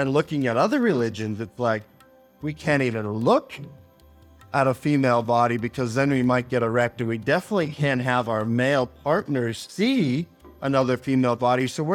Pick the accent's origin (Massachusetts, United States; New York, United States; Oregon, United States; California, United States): Massachusetts, United States; Boston; growing up in, I grew up outside of Boston